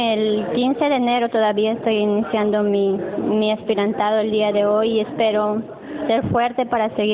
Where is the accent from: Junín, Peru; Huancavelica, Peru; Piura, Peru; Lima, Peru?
Piura, Peru; Paimas; De Paimas.